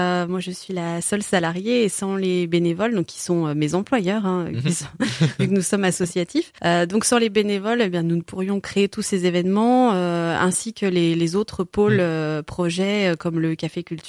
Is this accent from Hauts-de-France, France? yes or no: no; Saint-Cergues, Auvergne-Rhône-Alpes, France; Alors donc, moi je viens du nord de la Haute-Savoie, du côté d'Annemasse, de Saint-Sergue plus précisément.